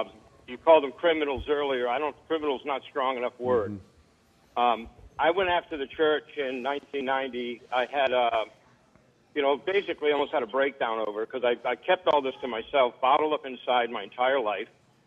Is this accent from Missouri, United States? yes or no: no; Rhode Island, United States; I grew up in Rhode Island.